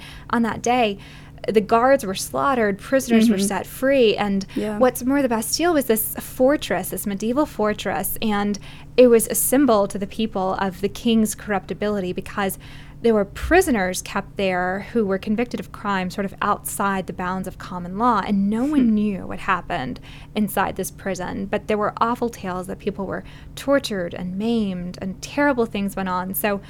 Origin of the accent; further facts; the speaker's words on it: the South, United States; English is a second language; I'm from the South